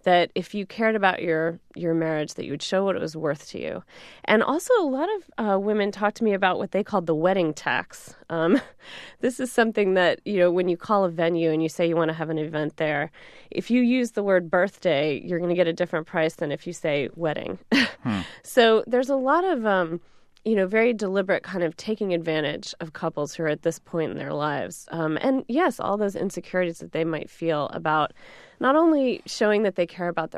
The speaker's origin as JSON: {"language": "English", "region": "Texas", "country": "United States", "tie": "born or raised there", "said": "The South has a tradition of that. I grew up in Texas, actually, but chose not to get married there."}